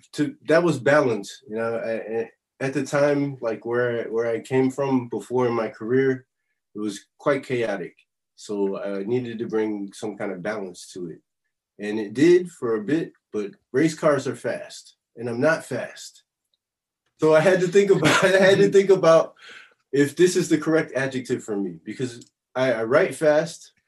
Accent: Chicago, Illinois, United States; You know, like I'm from Chicago, and what I remember. It's very busy and there's a lot of people

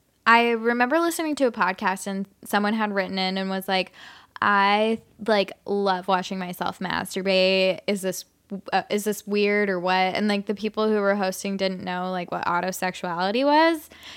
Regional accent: Nevada, United States; I'm from Nevada. We're like very low in education, so

